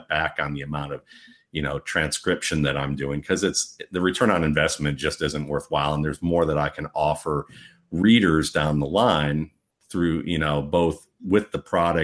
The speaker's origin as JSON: {"language": "English", "town": "Cleveland", "region": "Ohio", "country": "United States", "tie": "born or raised there", "said": "Well, you know, when I grew up in Cleveland, they were the Cleveland Barons."}